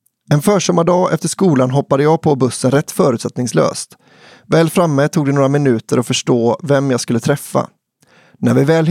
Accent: Alingsås, Västra Götaland County, Sweden; Våren 2003 var jag 18 och gick andra året på gymnasiet hemma i Alingsås.

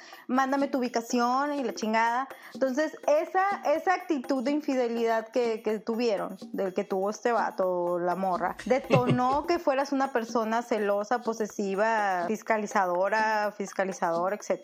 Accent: northern Mexico, Mexico; Disculpa mi acento, soy del norte, parece que estoy enojada.

